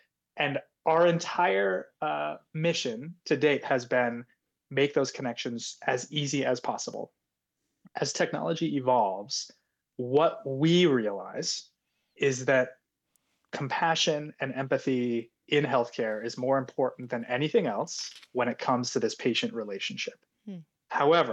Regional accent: Vermont, United States; Vermont is near and dear to me. I grew up here.

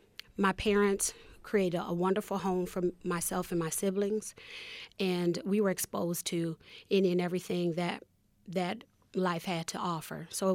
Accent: Rochester, New York, United States; Grew up on the southwest side of the city, graduate of Wilson Magnet High School.

